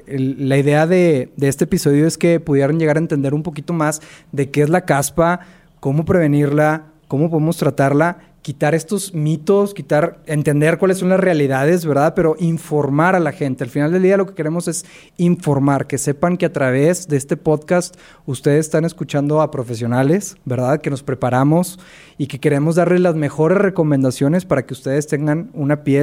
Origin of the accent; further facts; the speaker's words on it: Monterrey, Nuevo León, Mexico; yo soy de Monterrey.